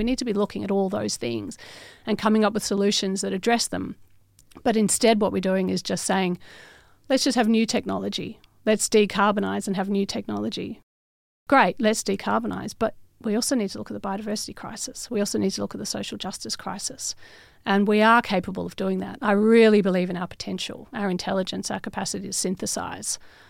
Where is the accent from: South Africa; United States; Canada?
South Africa; As a white South African, a particular experience during apartheid, before it changed, before Mandela was released. And it was sad, you know, it was a sad place to grow up.